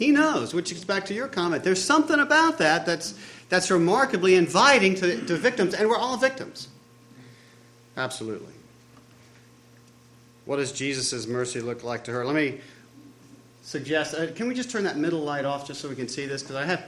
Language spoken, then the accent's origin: English; Louisiana, United States; I'm going down to that area tomorrow, and I'm from Louisiana